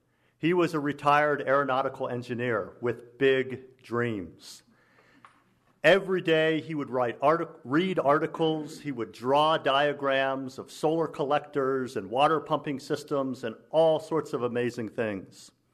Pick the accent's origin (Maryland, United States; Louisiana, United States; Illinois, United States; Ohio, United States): Maryland, United States; I came from Grooverland, which is a wild, diverse, back-to-the-land homestead in Maryland with small plots of fruits and vegetables and chickens and ducks and small amounts of grain that we harvested by hand.